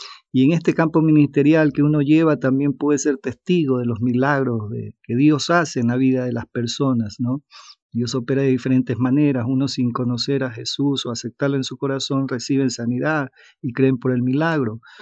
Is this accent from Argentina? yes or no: no; Guayaquil, Guayas, Ecuador; soy de Guayaquil, el puerto principal del Ecuador, y allá pues es una región muy caliente, el clima es cálido tropical.